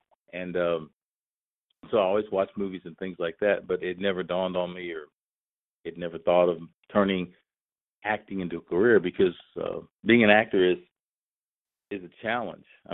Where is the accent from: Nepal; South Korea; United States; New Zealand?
United States; Texas; And so I was raised in Texas, in and around Central Texas, as an only child, actually.